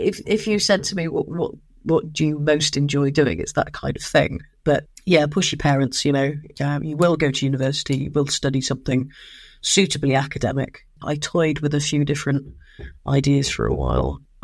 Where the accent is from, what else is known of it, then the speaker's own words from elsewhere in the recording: Leicester, East Midlands, United Kingdom; I was born in Leicester and grew up there, so I'm actually a Midlander, despite the Welsh surname.